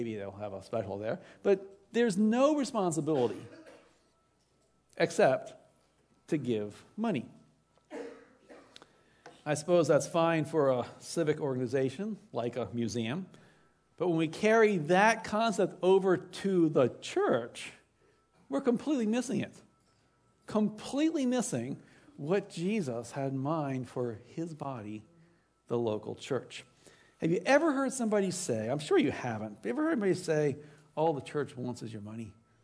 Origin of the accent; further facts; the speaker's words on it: Baltimore, Maryland, United States; Growing up in Baltimore, Maryland, we went there a lot because it was 1 hour away in D.C.